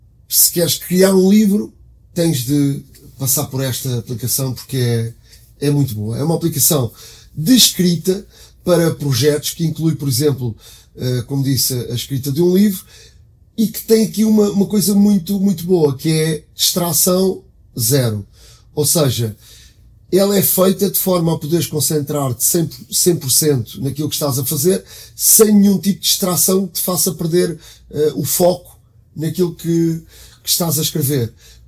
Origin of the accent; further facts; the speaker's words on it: Portugal; todos nós vamos a qualquer parte do mundo e hoje dizemos que somos de Portugal